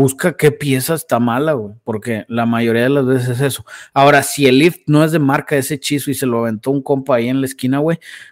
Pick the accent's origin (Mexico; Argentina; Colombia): Mexico; Saltillo, Coahuila; Acá en mi pueblo hubiera mínimo pista de karts, pero en él. Güey, así estamos en Saltillo, güey.